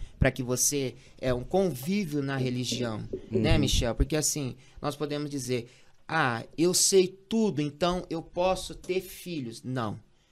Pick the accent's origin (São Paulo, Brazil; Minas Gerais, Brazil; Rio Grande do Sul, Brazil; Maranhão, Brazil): São Paulo, Brazil; Batatais; sou de Batatais, minha família é bem conhecida na cidade. Hoje eu estou com 28 anos, né? E venho nessa religião de Umbanda e Candomblé, que é na qual eu sou babalaô de Umbanda.